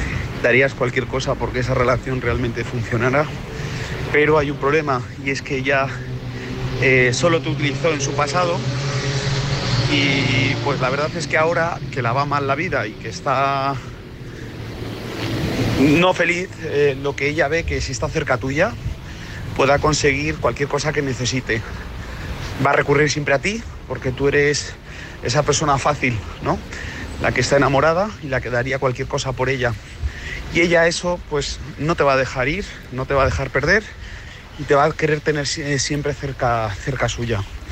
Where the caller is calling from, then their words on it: Madrid, Community of Madrid, Spain; de Madrid.